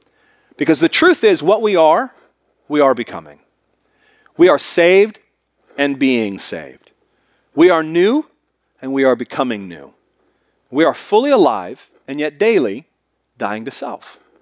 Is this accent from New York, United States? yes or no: no; Seattle, Washington, United States; born there; strong Iowa roots, even though I was born in Seattle.